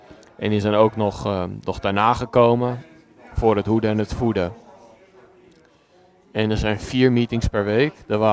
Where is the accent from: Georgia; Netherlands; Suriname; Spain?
Spain; Ik kom uit Spanje.